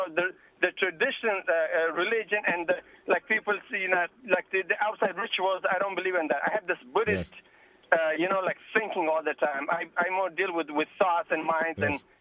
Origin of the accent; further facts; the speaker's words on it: Afghanistan; moved away; Okay, I'm originally from Afghanistan